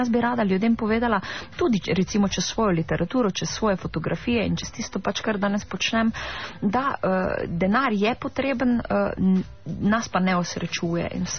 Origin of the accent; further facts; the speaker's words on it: Ptuj, Drava, Slovenia; Mogoče sem to tisto kot prava Ptujčanka dobila od perutnine.